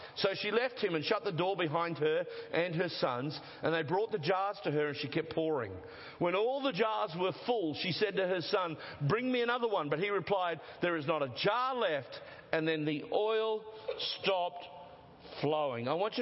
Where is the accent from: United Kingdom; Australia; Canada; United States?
Australia; Gladstone, Queensland; also born or lived in Townsville; Born in Townsville, grew up in Gladstone. Who's ever been to Gladstone? Who's glad they left? I loved it. It's my hometown.